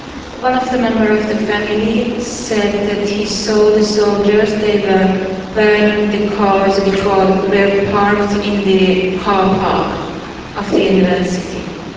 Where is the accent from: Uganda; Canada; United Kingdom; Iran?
Iran; Ahvaz, Khuzestan; I'm coming from Amboz, and Amboz is a city in southwest of Iran.